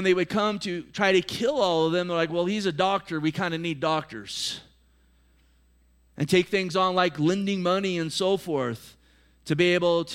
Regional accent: United States; Hey, I'm an American. So am I. I'm as patriotic as you.

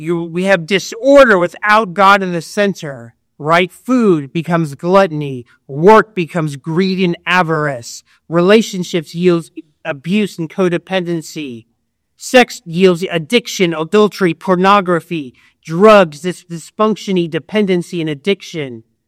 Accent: United States; Even as an American, one of our greatest documents is the U.S. Declaration of Independence.

